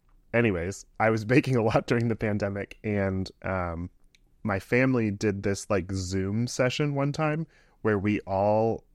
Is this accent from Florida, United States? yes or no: yes; Tampa, Florida, United States; I'm from Central Florida. I grew up in the Tampa area, though.